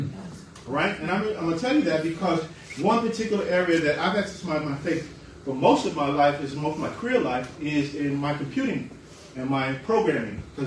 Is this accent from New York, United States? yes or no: yes; Bronx, New York, United States; I'm coming from a ghetto background, right? I was born and raised in the Bronx.